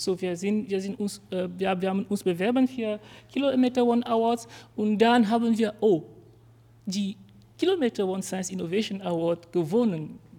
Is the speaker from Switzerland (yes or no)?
no; Cameroon; German is a second language; now in Konstanz, Germany; Wer kennt, wo Kamerun liegt? Ich komme aus Kamerun